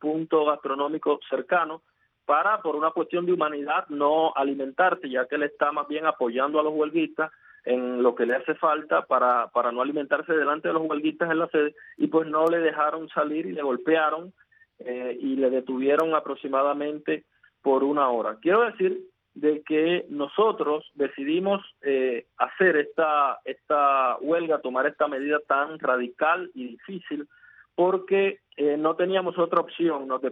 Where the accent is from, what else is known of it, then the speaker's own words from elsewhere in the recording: Cuba; somos los opositores cubanos, también están los grupos religiosos cristianos acá en Cuba